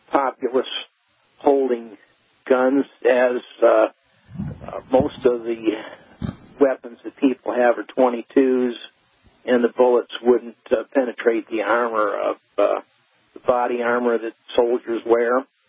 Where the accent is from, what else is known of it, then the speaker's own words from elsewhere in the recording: Michigan, United States; but I'm from Michigan, and I know some friends that have an uncle that worked on a project up there west of Cadillac, Michigan